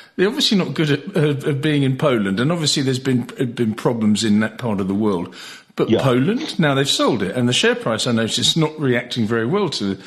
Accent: United Kingdom; because I grew up in the United Kingdom

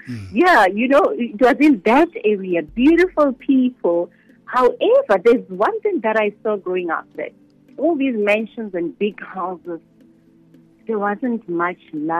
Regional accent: Soshanguve, Gauteng, South Africa; growing up in Soshanguve, it was not the same as the way it is now in terms of the vibe and the young people doing all these hectic things. You know, it was more chilled, especially the area that we were based in. We were in an area where there were a lot of professionals.

